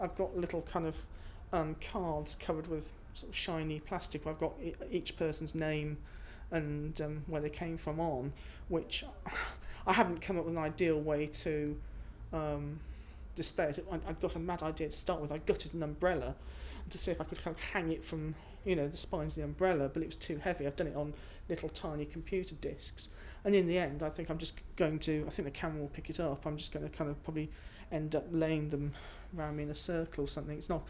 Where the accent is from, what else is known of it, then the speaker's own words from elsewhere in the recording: Cheltenham, South West England, United Kingdom; I'm 46 and I come from Cheltenham in Gloucestershire.